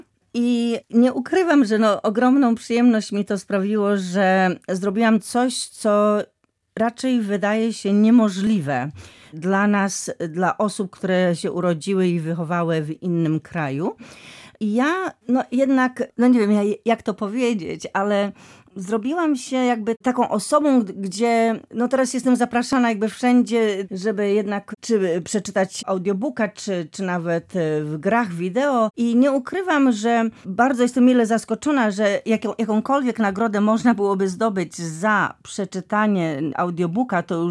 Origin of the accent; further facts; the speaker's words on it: Gdańsk, Pomeranian Voivodeship, Poland; jaka dumna jestem jako Polka i jako gdańszczanka, bo jednak stąd, z Gdańska